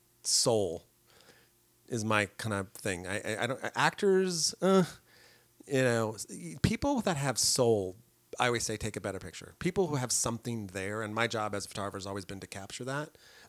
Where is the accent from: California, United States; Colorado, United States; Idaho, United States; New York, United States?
California, United States; I grew up in the Bay Area, so I grew up looking at Rolling Stone at an early age